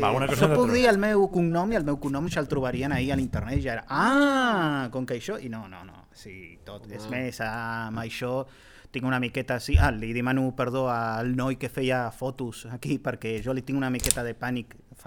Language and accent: Catalan; Argentina; Catalan is a second language; perdonin, és que sóc argentí, em costa molt el català